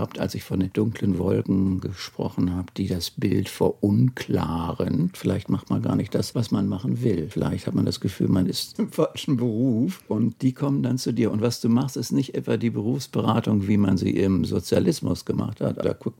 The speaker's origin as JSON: {"language": "German", "country": "Germany", "said": "Ich bin männlich, ich bin Deutscher, ich bin selbstständig."}